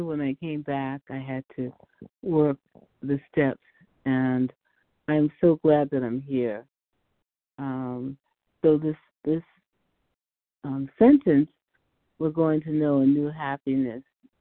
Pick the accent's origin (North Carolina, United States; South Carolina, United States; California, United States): California, United States; Palo Alto; I'm from Palo Alto, California.